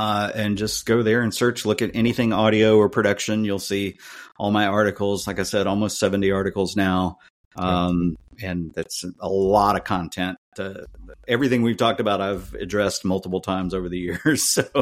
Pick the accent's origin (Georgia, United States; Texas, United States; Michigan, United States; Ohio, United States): Georgia, United States; Atlanta; But probably the biggest thing was we're from Atlanta, and there was this little band that used to come open or come watch us play